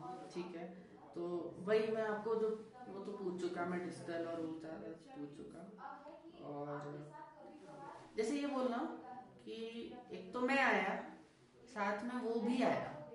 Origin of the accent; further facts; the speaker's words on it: Rajasthan, India; जैसे हम भी अब राजस्थान के हैं तो हम भी हमारी बोली बोलते हैं तो मेरे में भी बहुत हिंदी के शब्द आ जाते हैं और ये बाहर के शब्द आ जाते हैं